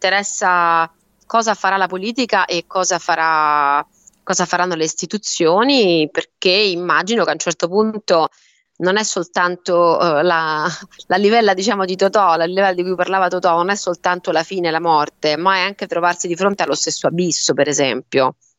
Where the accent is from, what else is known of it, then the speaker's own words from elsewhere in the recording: Sardinia, Italy; Io sono sarda, sono proprio residente.